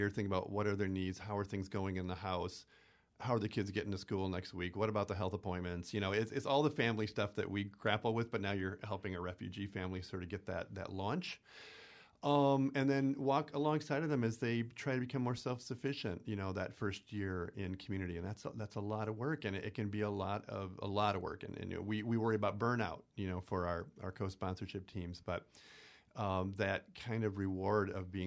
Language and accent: English; Stevens Point, Wisconsin, United States; we got a few people who grew up in Wausau. I'm from Point. We got a person from Marathon City, big old Marathon. Mm-hmm. You know, we're locals